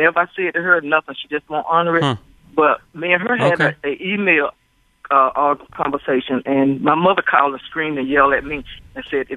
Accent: Georgia, United States; now in Washington, United States; I'm from Georgia, and I live in the Washington, D.C. area.

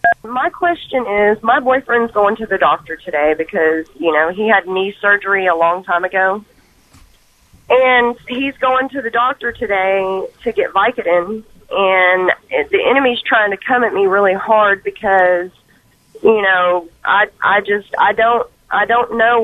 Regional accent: Willis, United States; I'm a little nervous. I'm from the Willis area.

